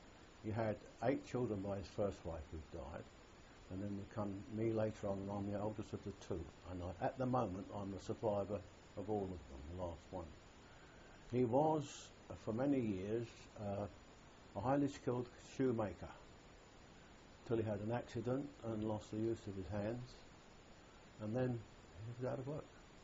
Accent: London, United Kingdom; born there; I was born in Petticoat Lane, in the heart of London's East End, in the Jewish section mainly, of course. I'm not from Central Europe.

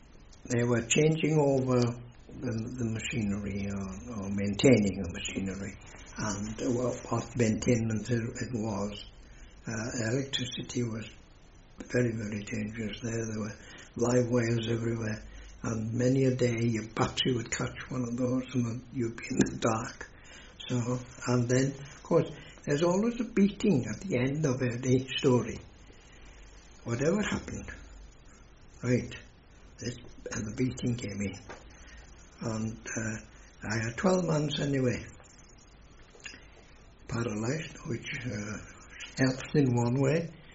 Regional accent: Wales, United Kingdom; because you see, being Welsh, and there was another Welshman from Festiniog

